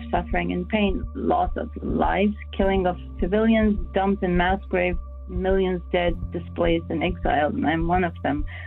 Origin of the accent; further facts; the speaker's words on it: United States; I am an American